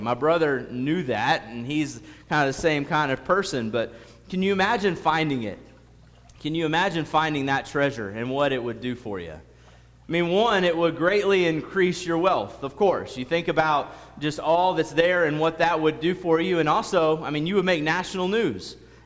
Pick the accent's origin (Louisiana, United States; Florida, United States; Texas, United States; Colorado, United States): Florida, United States; Growing up in Florida, near the beach, whenever we would go to the beach